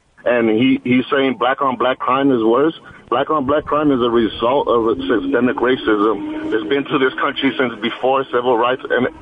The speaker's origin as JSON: {"language": "English", "town": "Los Angeles", "region": "California", "country": "United States", "tie": "born or raised there", "said": "I grew up in black neighborhoods. I grew up in South Central. I grew up in Hawthorne. I grew up all around Los Angeles in black communities. And I'm a Latino"}